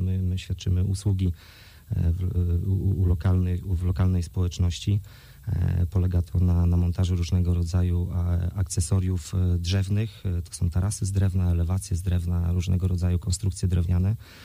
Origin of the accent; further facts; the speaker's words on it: Stargard, West Pomeranian Voivodeship, Poland; No ja generalnie jestem rodowitym stargardczaninem i może to tutaj też ta lokalny patriotyzm spowodował i sentyment do miasta Stargard.